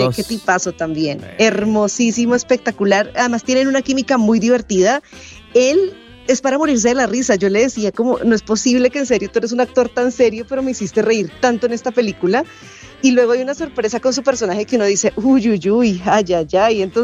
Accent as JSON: {"language": "Spanish", "town": "Bogotá", "region": "Bogotá Capital District", "country": "Colombia", "said": "estuve en Los Ángeles y estuve en Bogotá, pues en mi tierra"}